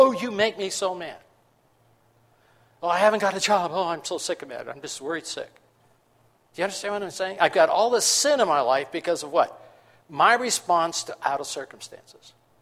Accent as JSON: {"language": "English", "town": "Los Angeles", "region": "California", "country": "United States", "tie": "born or raised there", "said": "And I grew up in Los Angeles. I was a city guy."}